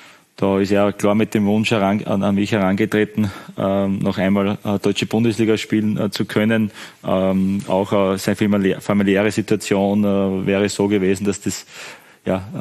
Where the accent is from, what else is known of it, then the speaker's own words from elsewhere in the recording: Styria, Austria; für mich als Steirer das schon was Besonderes ist, auch bei Sturm Graz zu arbeiten.